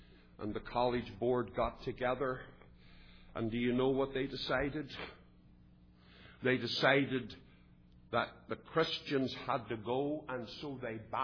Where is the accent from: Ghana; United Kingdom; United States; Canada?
United Kingdom; Northern Ireland; also born or lived in England; I was brought up in Northern Ireland. I lived in England.